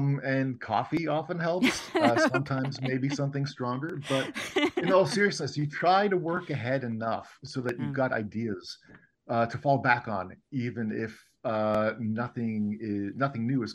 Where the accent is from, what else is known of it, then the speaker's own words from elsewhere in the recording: England, United Kingdom; growing up in England, I've been a huge Paddington fan since as long as I could remember.